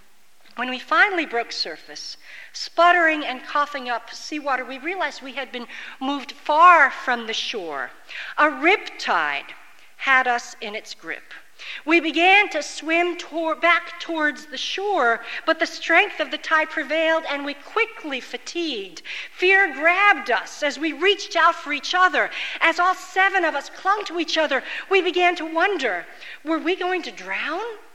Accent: Babylon, New York, United States; I was born on Good Friday and raised in a town called Babylon. That tells you a lot about my life. But I was born in a town, raised in a town called Babylon, which really was by the waters of the south shore of Long Island.

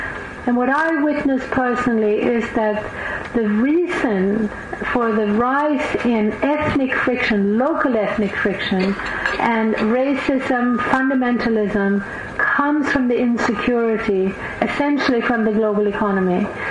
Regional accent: Sweden; when I was growing up in Sweden

